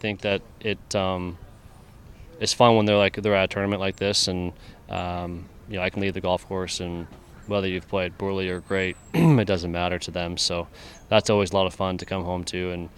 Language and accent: English; Canada; growing up in Canada, that's kind of how I felt like I managed it.